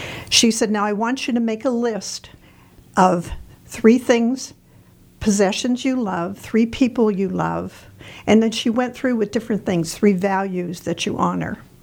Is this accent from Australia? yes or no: no; Colorado, United States; I'm a snowbird from Colorado.